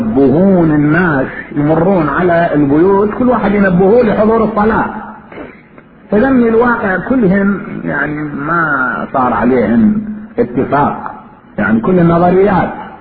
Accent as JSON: {"language": "Arabic", "country": "Iraq", "said": "كان عندنا بالعراق على ما اتخطر الصبح نمر بالاسواق احيانا"}